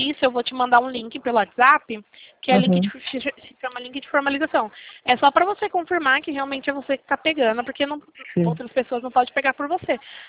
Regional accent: Limeira, São Paulo, Brazil; Eu sou daqui do estado de São Paulo, interior de São Paulo, na cidade de Limeira.

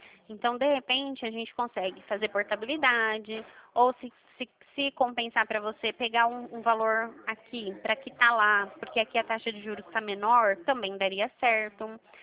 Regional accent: Dracena, São Paulo, Brazil; Mas o meu DDD do meu celular, ele é daqui do estado de São Paulo. Eu sou de Dracena, cidade de Dracena, um pouquinho longe daí.

